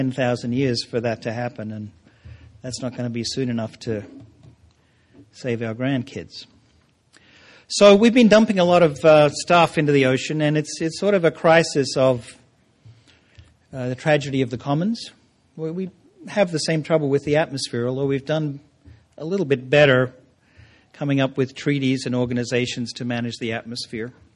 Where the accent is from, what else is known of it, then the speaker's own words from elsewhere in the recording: Australia; from where I sit as a Australian visiting your great country